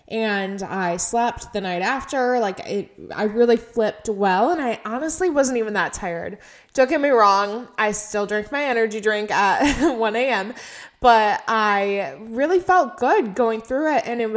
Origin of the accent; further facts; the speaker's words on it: Michigan, United States; now in Arizona, United States; Like, I'm from Michigan. It is humid as heck there, and I thought I hated the humidity.